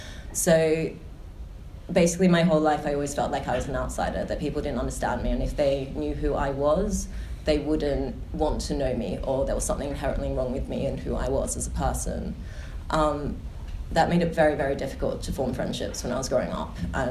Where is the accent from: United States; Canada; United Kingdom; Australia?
Australia; moved away as an adult; So I grew up in Australia. I came over here when I was 19.